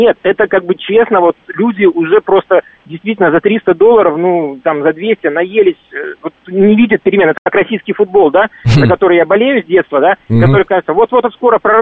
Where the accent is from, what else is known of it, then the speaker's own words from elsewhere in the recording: Belarus; moved away as an adult; now in Moscow, Russia; я просто белорус, но 8 лет уже живу в Москве.